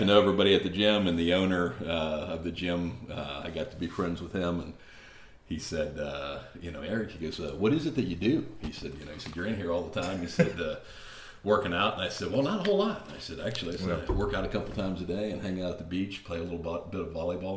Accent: Ohio, United States; back to Columbus, Ohio. I'm from Ohio originally.

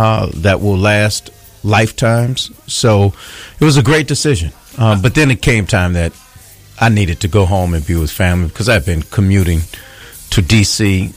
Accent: New Orleans, Louisiana, United States; I'm from New Orleans. Cash Money and No Limits.

